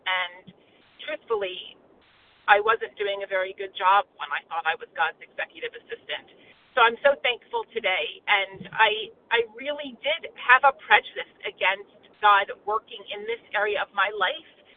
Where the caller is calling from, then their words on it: New Jersey, United States; Hi, good morning. … in New Jersey.